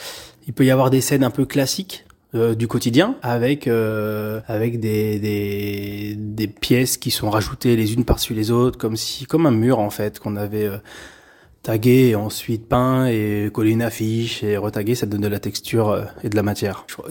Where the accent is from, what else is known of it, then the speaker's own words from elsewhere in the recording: Caen, Normandy, France; J'ai grandi à Caen, j'ai étudié à Caen et après je suis parti assez jeune